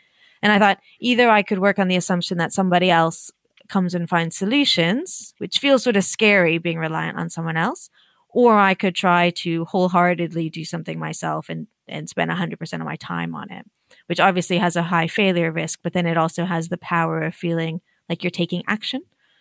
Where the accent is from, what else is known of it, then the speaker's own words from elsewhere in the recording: California, United States; I grew up in Southern California. We were always outside, always on the beach, always hiking.